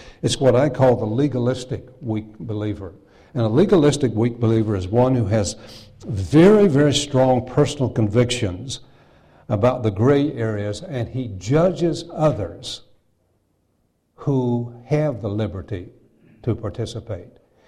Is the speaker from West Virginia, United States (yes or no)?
yes; West Virginia, United States; I came originally from West Virginia. I was born and raised there.